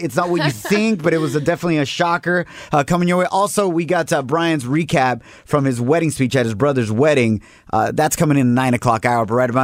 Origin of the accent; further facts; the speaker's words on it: Guadalajara, Jalisco, Mexico; I'm representing Chivas because that's from my hometown, Guadalajara, Jalisco.